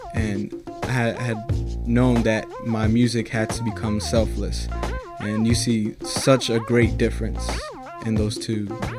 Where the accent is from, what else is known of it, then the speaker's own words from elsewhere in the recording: Silver Spring, Maryland, United States; I'm from around here. I grew up in Silver Spring.